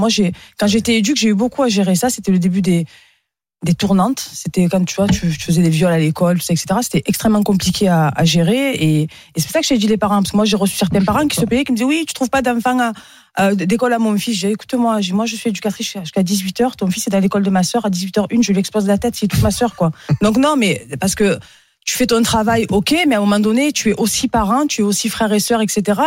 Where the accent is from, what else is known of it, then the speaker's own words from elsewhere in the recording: Marseille, Provence-Alpes-Côte d'Azur, France; nous, on vient des caniveaux de Marseille, quand même, tu vois, des bidonvilles.